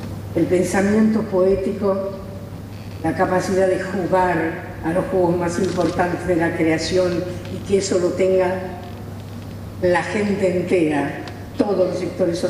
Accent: Rosario, Santa Fe, Argentina; Yo vengo de Rosario, de Santa Fe.

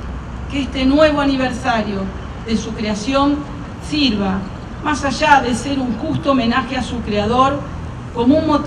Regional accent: Argentina; toda la felicidad y dignidad que como pueblo argentino nos merecemos

